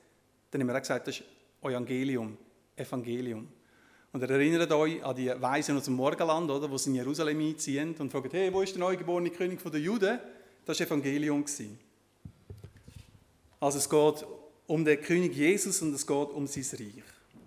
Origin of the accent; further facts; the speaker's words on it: Switzerland; Oder ist im Himmel auch so ein Bankgeheimnis wie bei uns in der Schweiz?